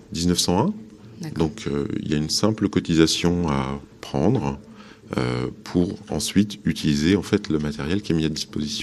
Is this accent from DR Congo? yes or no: no; La Roche-sur-Yon, Pays de la Loire, France; moi, je suis de La Roche-sur-Yon.